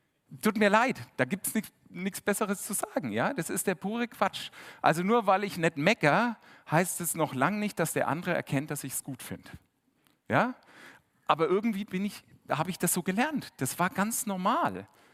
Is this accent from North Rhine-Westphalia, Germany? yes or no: no; Bavaria, Germany; accent: Franconian; Jetzt bin ich ja Franke, hört man manchmal, also wenn die Gs und Ks nicht ganz so passen und vor allem die Ds und Ds eh alle gleich sind. Liegt daran, weil ich fränkischer im Ursprung bin.